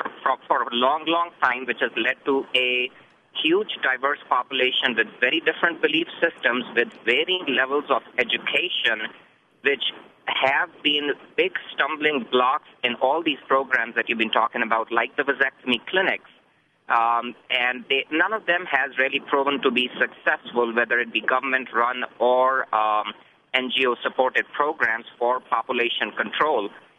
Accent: India; English is a second language; I am a doctor from India, grew up in India in some of the most rural settings that you can imagine, and lived in the cities, educated in the cities.

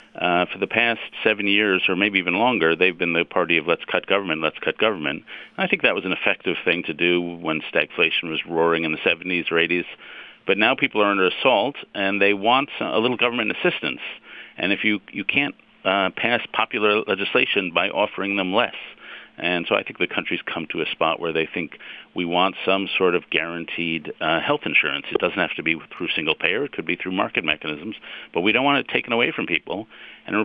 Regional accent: New York City, New York, United States; Well, you know, as a New Yorker, I want to apologize on behalf of 8 million New Yorkers to the whole country for the way we talk.

